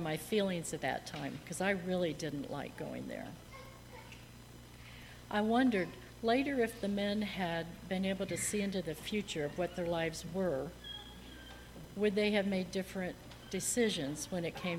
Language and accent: English; Oregon, United States; also born or lived in Bluffton, Ohio; I was born in Bluffton, Ohio, and the family moved to Oregon 3 weeks later.